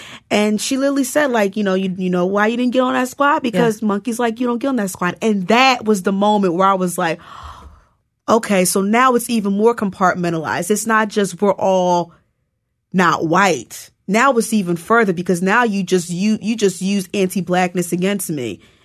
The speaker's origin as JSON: {"language": "English", "region": "New Jersey", "country": "United States", "said": "I came from New Jersey and I knew that like part of the reason why Harlem seemed attractive to me because it seemed safer"}